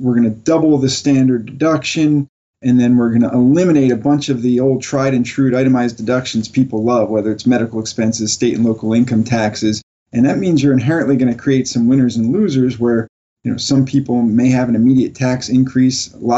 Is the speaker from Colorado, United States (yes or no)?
yes; Colorado, United States; now in New York, United States; Yeah, I'm from Colorado, so this is actually fairly balmy for me.